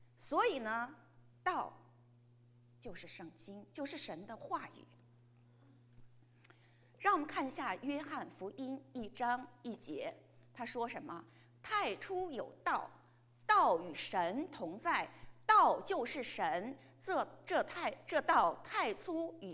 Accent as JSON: {"language": "Chinese", "country": "China", "said": "那我们中国人是不是也有一个道字？"}